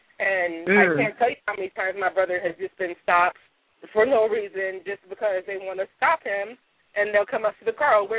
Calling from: Los Angeles, California, United States; I'm calling from Los Angeles.

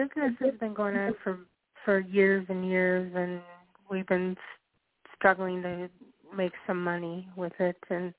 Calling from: White Bear Lake, Minnesota, United States; Yes, in White Bear Lake.

